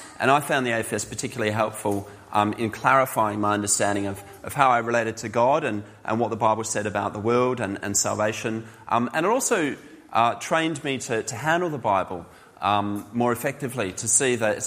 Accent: Perth, Western Australia, Australia; now in Wales, United Kingdom; So I'm originally from Perth, Western Australia. It's quite sunny there, obviously very different climate. But my wife is from Wales originally, and all her family in South Wales. So 3 years ago, her and I moved here.

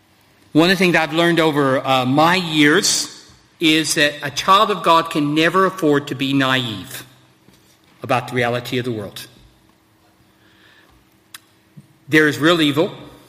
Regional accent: Colorado, United States; Where I grew up in Colorado, actually, that is where eagles come from.

